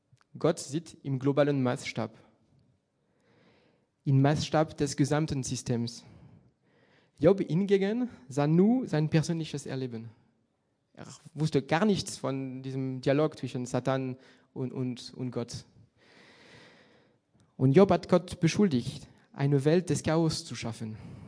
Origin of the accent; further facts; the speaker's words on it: France; accent: French; German is a second language; damit ihr ein bisschen so mit meinem französischen Akzent das Gedicht hören könnt.